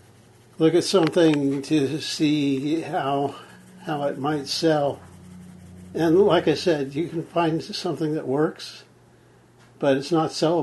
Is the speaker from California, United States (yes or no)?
yes; California, United States; Born and raised in Marin County.